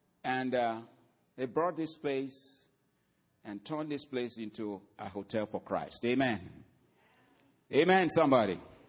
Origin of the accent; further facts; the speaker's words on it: Nigeria; because it sounded like a Yoruba name, which I'm from the Yoruba tribe in Nigeria.